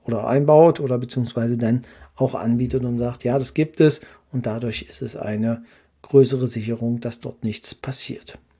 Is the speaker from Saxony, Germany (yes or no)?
no; Brandenburg, Germany; bei uns in der Region Brandenburg oder beziehungsweise dann in dem Fall Ostprignitz, Ruppin, da wo ich herkomme